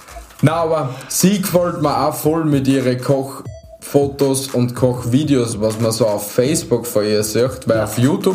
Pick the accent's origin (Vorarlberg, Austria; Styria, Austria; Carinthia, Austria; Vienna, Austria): Styria, Austria; bei uns in der Steiermark.